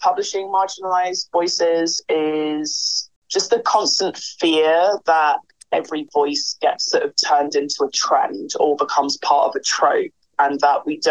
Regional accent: London, United Kingdom; I'm from London. I'm from a Jamaican British family. And here, you know, what's really interesting was that I was raised in an ethnic minority family, but not an immigrant family

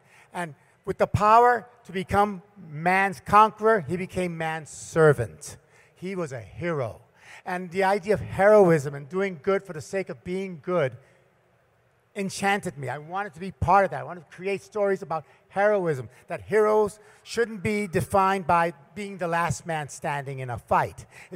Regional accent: New York City, New York, United States; it was a fantasy that got me out of the South Bronx. I lived in a very violent neighborhood.

